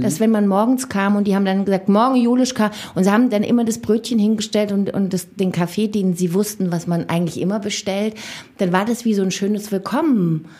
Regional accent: Baden-Württemberg, Germany; ich bin ja Schwäbin

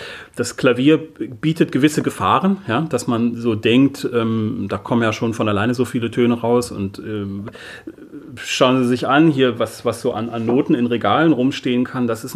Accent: Uelzen, Lower Saxony, Germany; now in Berlin, Germany; ich wohne seit 10 Jahren in Berlin hier. Das macht mir nichts, wenn man mich als Berliner Pianist vorstellt, wenn ich zu Hause sozusagen in Uelzen bin oder zu Hause in Berlin.

